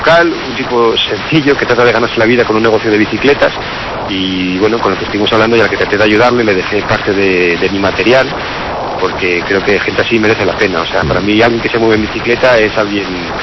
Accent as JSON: {"language": "Spanish", "country": "Spain", "said": "¿de dónde vienes? Y yo, ¿de España? ¿En bici? Y yo, no, en avión"}